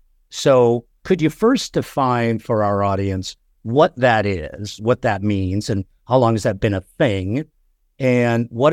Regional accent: Boulder, Colorado, United States; hey, we're from Boulder, we're going home tomorrow.

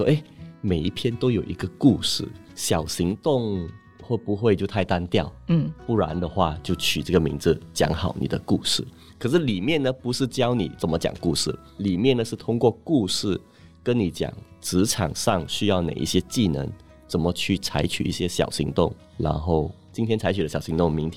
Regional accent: Singapore; 然后我在小贩中心，新加坡小贩中心我们都是用方言嘛，闽南语粤语，所以我到学校呢又开始学英语

